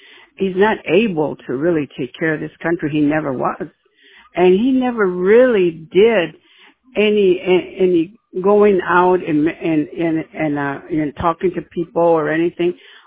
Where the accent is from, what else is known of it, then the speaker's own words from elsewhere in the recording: Ohio, United States; born there; Well, sweetheart, I was born here. I was born in Ohio.